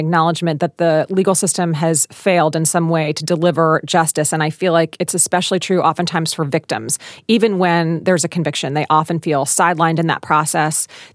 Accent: Philadelphia, Pennsylvania, United States; there are two big ones out of my hometown of Philly where a number of people were exonerated.

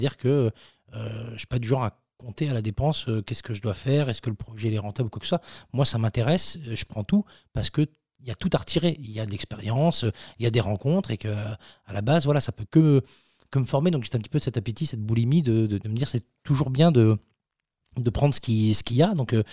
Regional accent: Saint-Lô, Normandy, France; moi, je suis natif de Saint-Lô

